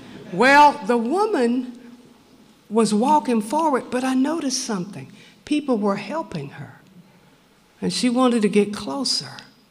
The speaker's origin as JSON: {"language": "English", "town": "Knoxville", "region": "Tennessee", "country": "United States", "tie": "born there", "said": "I knew that even though I was born in Knoxville Colored Hospital, I knew a God who cared much more about me than society did."}